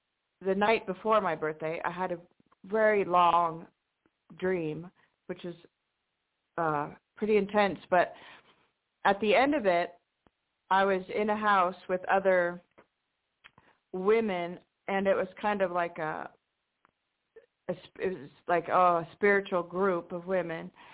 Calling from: Washington, United States; in Washington State.

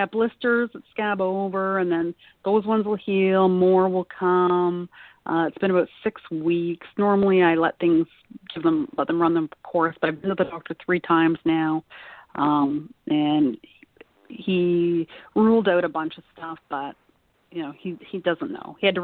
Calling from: Detroit, Michigan, United States; Hello, Stephen. … I'm calling from South Detroit.

